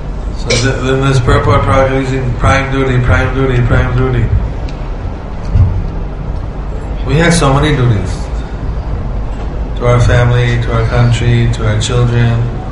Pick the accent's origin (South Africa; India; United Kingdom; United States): India; English is a second language; I came from India. It's almost 2.5-3 hours time difference.